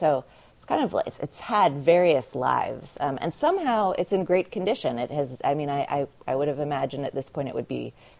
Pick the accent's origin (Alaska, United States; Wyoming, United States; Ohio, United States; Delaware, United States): Delaware, United States; I grew up in Delaware, and I would take ice skating lessons in Delaware